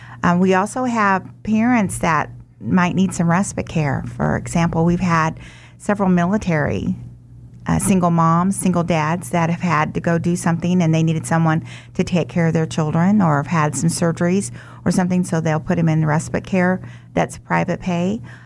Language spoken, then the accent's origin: English; Wichita, Kansas, United States; also born or lived in Omaha; I was born in Omaha, Nebraska, but raised here in Wichita.